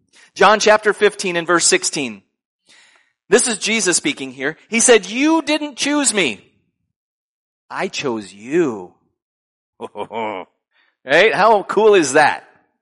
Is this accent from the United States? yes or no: yes; United States; now in England; I am still a citizen of the United States, but I am living in England representing my home country, the United States.